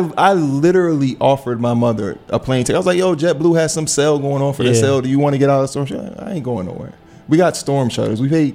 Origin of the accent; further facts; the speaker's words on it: Miami, Florida, United States; Another thing I'm thinking, I grew up in Miami, so we get hurricanes coming through all the time.